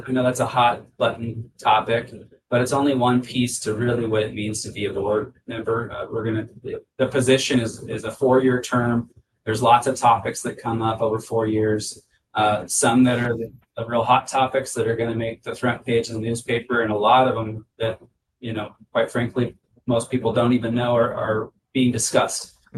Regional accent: Spokane, Washington, United States; A little bit about myself. I grew up in Spokane. I went to North Central High School, graduated 20 years ago now, back in 2005. Went on to WSU

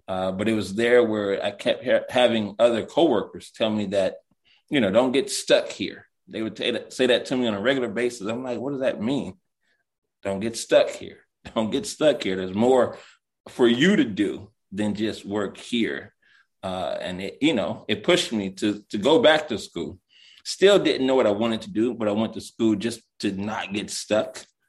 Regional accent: Watts, California, United States; also born or lived in Lakewood, United States; Grew up in, I was born in Watts, California. Lived out there all the way up until my 10th grade year, where when my family moved, my mom moved us to Lakewood, California.

